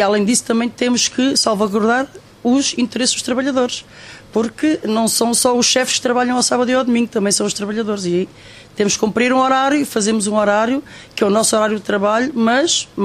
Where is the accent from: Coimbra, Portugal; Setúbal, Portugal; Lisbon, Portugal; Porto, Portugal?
Setúbal, Portugal; now in Bern, Switzerland; Eu venho do sul de Portugal, eu venho perto de Lisboa, de Setúbal, e estou na Suíça há 23 anos já, aqui.